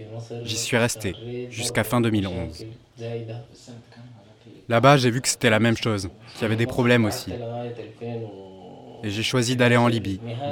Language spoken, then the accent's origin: French; Darfur, Sudan; Je viens du Darfour.